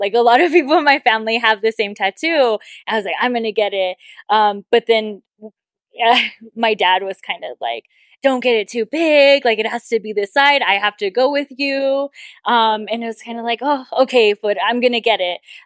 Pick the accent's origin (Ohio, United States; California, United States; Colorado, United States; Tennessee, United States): California, United States; Los Angeles; like I grew up in Los Angeles, and so I definitely had some issues with like my identity and trying to like figure out and like, oh, I'm just an urban Indian.